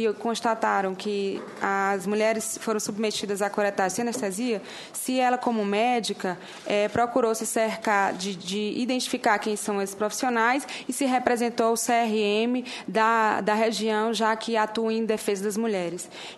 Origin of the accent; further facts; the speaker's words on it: Northeast Region, Brazil; como nordestina, que o Nordeste não quer aborto.